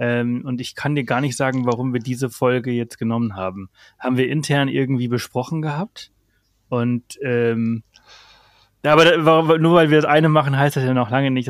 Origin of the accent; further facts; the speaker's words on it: Balearic Islands, Spain; Ich bin auf Mallorca geboren und aufgewachsen. Und ich habe keine nordische Familie. Und trotzdem ist irgendwie dieser Akzent hängen geblieben.